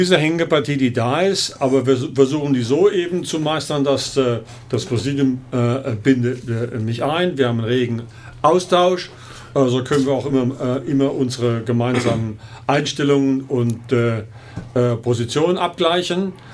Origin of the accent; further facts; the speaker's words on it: Mannheim, Baden-Württemberg, Germany; ich bin ja in Keral aufgewachsen und in Neckarau zur Schule gegangen. Waldhof-Fan bin ich schon immer.